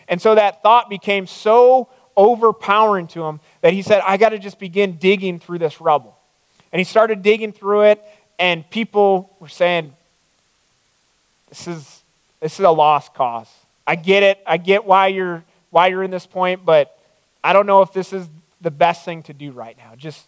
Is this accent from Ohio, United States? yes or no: yes; Strongsville, Ohio, United States; I grew up in Strongsville. That was my old stomping grounds. And that was home.